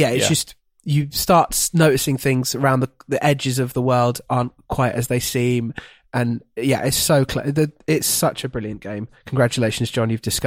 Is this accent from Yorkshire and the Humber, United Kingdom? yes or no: no; Gravesend, South East England, United Kingdom; that's Barry Keoghan in my hometown.